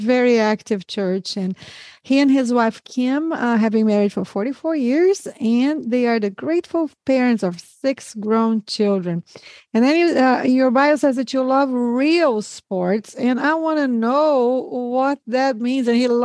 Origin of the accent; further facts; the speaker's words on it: South Region, Brazil; I was raised in South Brazil. And I lived in a large city when I went to college.